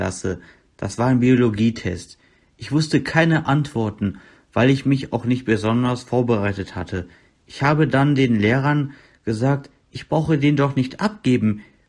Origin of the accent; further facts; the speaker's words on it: Düsseldorf, North Rhine-Westphalia, Germany; Ich komme aus Düsseldorf.